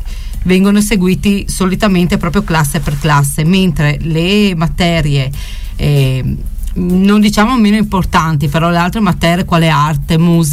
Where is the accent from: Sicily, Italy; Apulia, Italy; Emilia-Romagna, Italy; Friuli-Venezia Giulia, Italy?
Friuli-Venezia Giulia, Italy; Verzegnis; Sono di Verzegnis, ecco. Proprio nata e cresciuta a Verzegnis, di Chiaicis, ecco